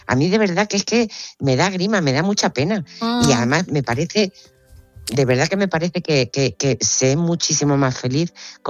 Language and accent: Spanish; Region of Murcia, Spain; si los que somos murcianos y hemos vivido en Murcia, sabemos que en Murcia el calor es insoportable